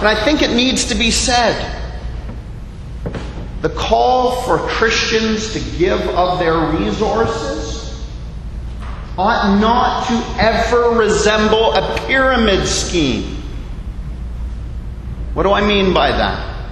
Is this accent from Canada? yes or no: yes; Canada; now in Bahamas; as a Canadian living in the Bahamas, I have no desire to enter into the fray of American politics.